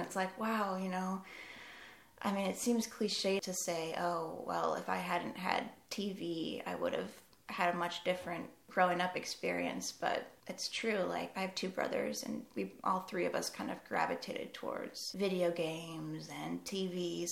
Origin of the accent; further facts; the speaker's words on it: South Africa; Yeah, growing up in South Africa, I guess they had different access to certain things